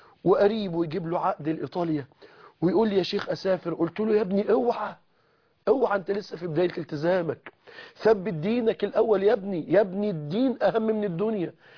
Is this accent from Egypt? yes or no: yes; Mansoura, Dakahlia, Egypt; مغني كان عندنا في المنصورة مشهور جدا في الأفراح الشعبية